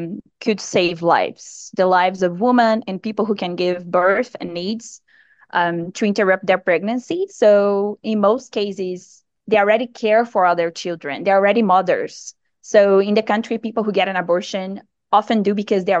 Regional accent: Brazil; I'm from Brazil.

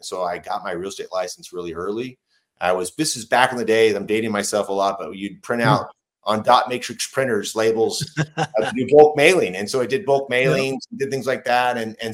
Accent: Indiana, United States; I grew up in the Midwest in Indiana, where my dad, he got out of the Navy, was an electrician.

